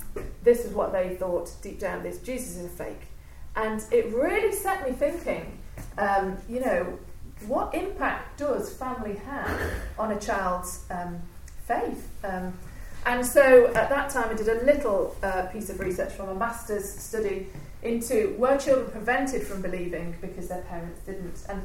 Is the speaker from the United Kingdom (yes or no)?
yes; North West England, United Kingdom; You may have guessed I'm from England, over near Liverpool there.